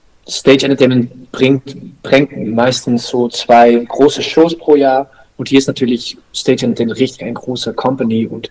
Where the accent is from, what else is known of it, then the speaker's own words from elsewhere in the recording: Netherlands; German is a second language; now in Hamburg, Germany; Ich meine, ich komme natürlich aus Holland, das hört man auch. Und ich werde auch wieder zurück nach Holland gehen, wenn die Möglichkeiten da sind.